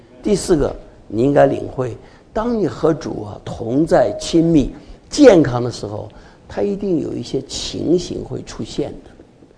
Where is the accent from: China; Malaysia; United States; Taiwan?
China; 我们中国人把这种人叫草包，啊，他是个草包